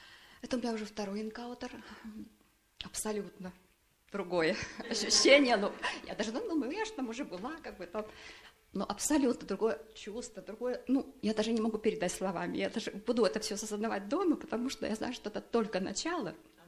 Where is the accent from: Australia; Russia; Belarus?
Belarus; Я приехала из Беларуси.